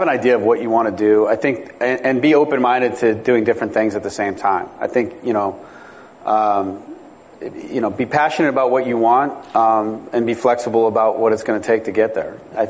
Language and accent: English; California, United States; now in Chicago, United States; You know, I grew up in the Bay Area, and I didn't remember that story. So it was kind of interesting perspective. But when I got out of college, I moved to Chicago with some friends.